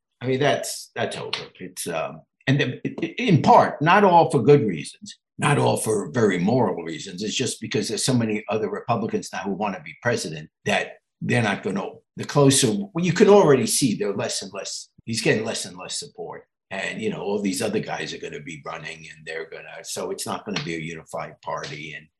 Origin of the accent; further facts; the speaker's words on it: England, United Kingdom; born there; No, I was born in England.